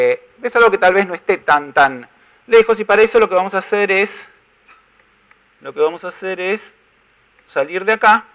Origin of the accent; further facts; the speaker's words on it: Argentina; yo soy yo argentino, completamente neutral